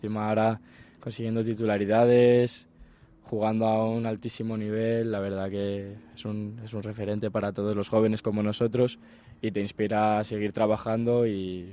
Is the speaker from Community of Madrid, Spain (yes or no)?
yes; Madrid, Community of Madrid, Spain; born there; yo nací en Madrid.